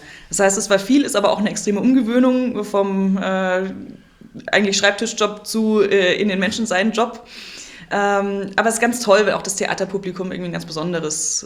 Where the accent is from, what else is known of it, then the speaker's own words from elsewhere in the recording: Kempten, Bavaria, Germany; also born or lived in Munich; now in Memmingen, Germany; Aus Kempten. Ich bin tiefste Allgäuerin, in Kempten geboren, aufgewachsen, bin nie aus Bayern rausgekommen, weil ich dann nach München gezogen bin und jetzt wieder so halb im Allgäu zurück.